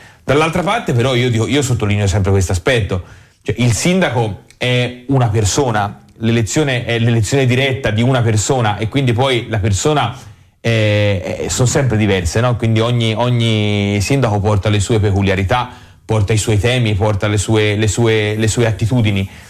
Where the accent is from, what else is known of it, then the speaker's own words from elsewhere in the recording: Empoli, Tuscany, Italy; Noi empolesi siamo molto orgogliosi di essere empolesi, e io sento molto questa storia, nel senso che sono nato a Empoli, vivo a Empoli, ho gli amici a Empoli, ho fatto volontariato a Empoli, tifo Empoli